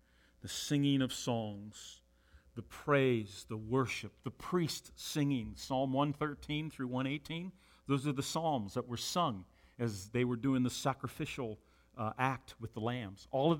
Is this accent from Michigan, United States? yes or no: yes; Michigan, United States; I grew up outside of Detroit in a Jewish neighborhood